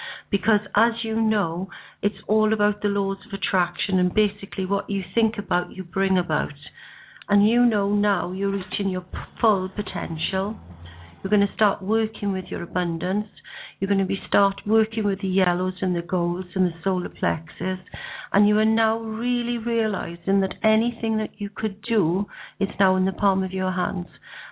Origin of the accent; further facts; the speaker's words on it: Wales, United Kingdom; As you know, I'm from South Wales myself